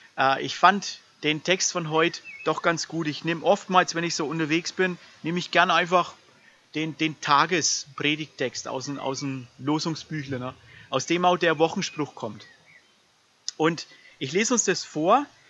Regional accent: Austria; Wir kommen ja aus Österreich

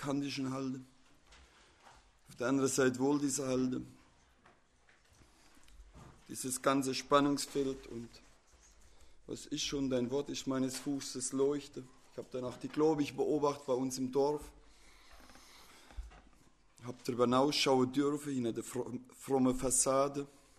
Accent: Ukraine; German is a second language; Selbst bei uns in der Ukraine gibt es ja fast keine Schilder.

